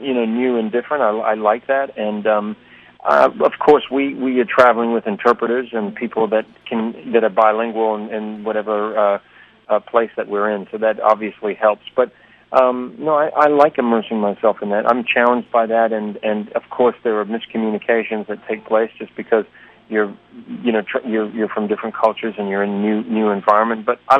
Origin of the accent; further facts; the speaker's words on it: New Zealand; accent: New Zealand; From the beginning, I was asked to neutralize my New Zealand accent.